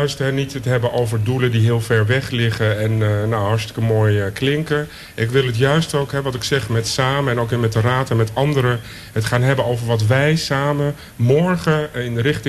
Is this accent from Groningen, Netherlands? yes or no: no; Amsterdam, North Holland, Netherlands; Hè, dus als Amsterdammers zijn we niet altijd bezig met ons te vergelijken met landelijk.